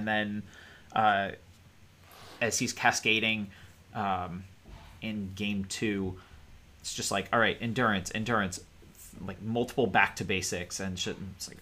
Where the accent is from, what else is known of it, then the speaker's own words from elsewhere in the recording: King of Prussia, Pennsylvania, United States; I grew up in King of Prussia. Like my parents' house is 2 miles from the casino.